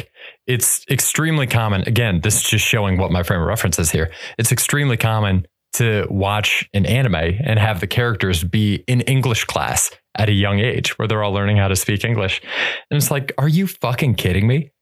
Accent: Sandusky, Ohio, United States; I grew up in Sandusky, Ohio. Like I didn't have exposure to this kind of stuff.

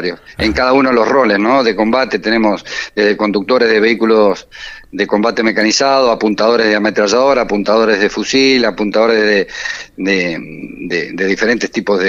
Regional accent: San Juan, Argentina; vengo de Buenos Aires, soy sanjuanino

